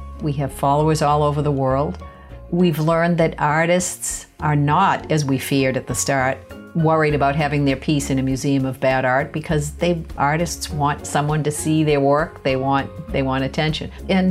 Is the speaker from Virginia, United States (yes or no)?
no; Boston, Massachusetts, United States; I grew up in Boston, less than a mile from the Museum of Fine Arts, and on rainy days we would go hang out there.